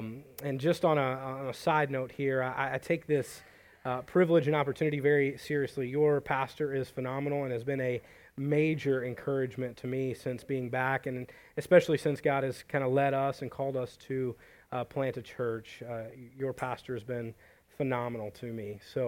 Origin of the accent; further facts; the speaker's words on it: Sulphur Springs, Texas, United States; I grew up in this town. This is my hometown, but I didn't know there was a church plant.